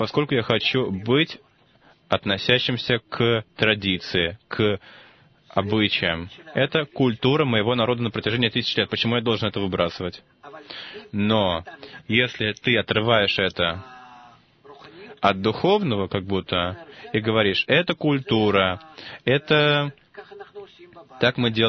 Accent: Russia; now in Israel; И что я приехал сюда из России почти 40 лет назад.

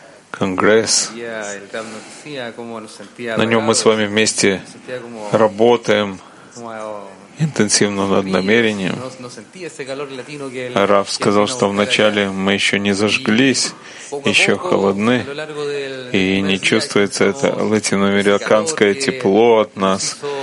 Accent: Uruguay; из Уругвая.

